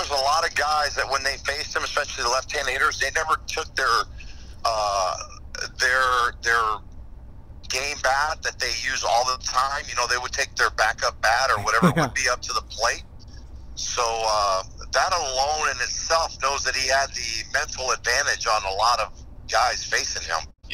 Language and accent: English; Tampa, Florida, United States; I live in Tampa, or I grew up in Tampa, and I saw him during spring training the following year